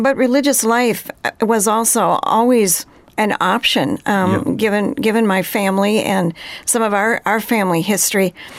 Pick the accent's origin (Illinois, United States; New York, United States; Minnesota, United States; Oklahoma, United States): Minnesota, United States; Redwood Falls; I was born and raised in Redwood Falls, Minnesota. I'm the middle child of three. I have to say Redwood Falls was a great place to grow up.